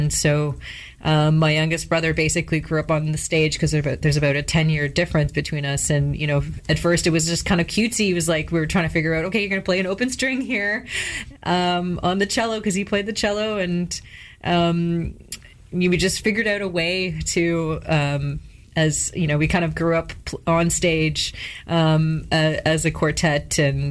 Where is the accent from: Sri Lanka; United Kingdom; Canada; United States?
Canada; Winnipeg, Manitoba; I'm originally from Winnipeg, also known as Saint Buddy Fast, also known as Treaty One. I have Red River Métis roots that connect back to Louis Riel's ancestors. And I also have Ukrainian, Belgian, and Franco-Manitoban roots.